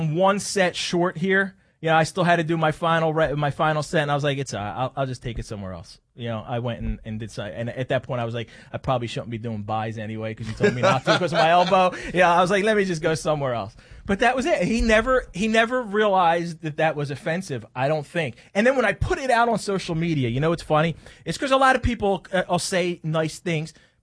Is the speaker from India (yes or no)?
no; Philadelphia, Pennsylvania, United States; And because I grew up in South Philly, and because I have all these little idiosyncrasies of most Italians around me, I just became an honorary Italian.